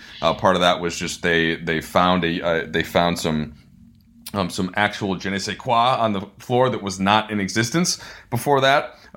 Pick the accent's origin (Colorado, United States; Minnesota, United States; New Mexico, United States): Minnesota, United States; People know that I'm from Minnesota, so I know some people that are over there.